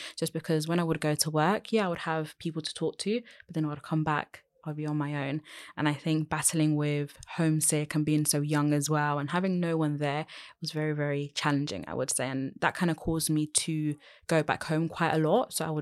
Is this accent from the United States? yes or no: no; Colombia; or go to Latin America, to actually my home country, Colombia.